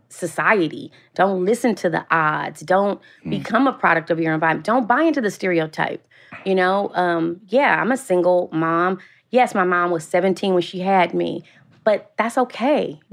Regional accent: Los Angeles, California, United States; And so, like I said, we grew up in South Central.

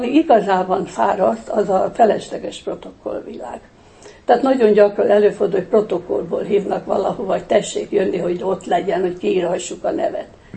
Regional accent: Hungary; nekem nagyon fontos, hogy magyar vagyok.

